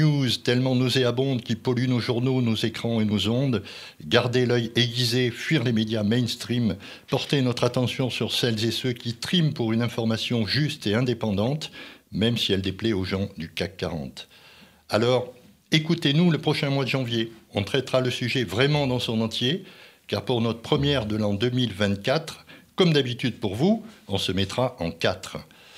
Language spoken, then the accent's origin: French; Auvergne-Rhône-Alpes, France; Et que dire d'ici chez nous en Beaujolais ?